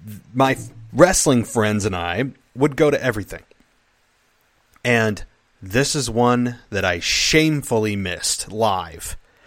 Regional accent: New York, United States; And shamefully, this happened in my hometown. This happened in, it was then billed as, I believe it was the Pepsi Arena. Before then, it was a Knickerbocker Arena. Now it is the Times Union Center.

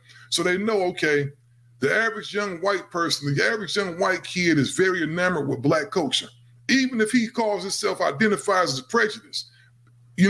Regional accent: Midwest, United States; You know, I'm originally from the Midwest.

